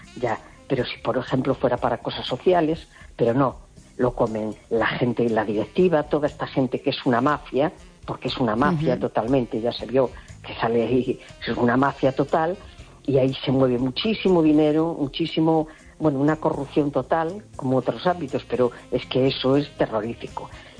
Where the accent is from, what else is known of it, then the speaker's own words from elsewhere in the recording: Spain; born there; Y soy española porque nací aquí.